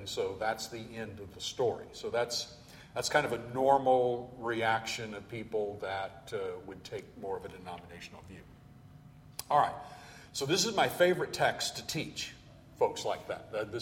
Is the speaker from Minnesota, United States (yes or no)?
no; California, United States; As a Californian, I have been in some really doozies, and it will wake you up.